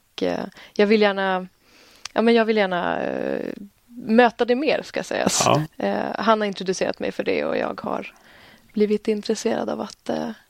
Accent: Stockholm, Stockholm County, Sweden; jag är en kvinna på 26 år. Jag kommer från Stockholm ursprungligen där jag växte upp och pluggat. Och närmare bestämt då Jakobsberg, norr om Stockholm.

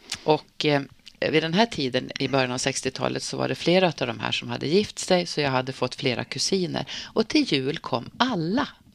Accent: Norrbotten County, Sweden; Jag är ju tornedaling, jag är uppvuxen i Norrbottens gränsland.

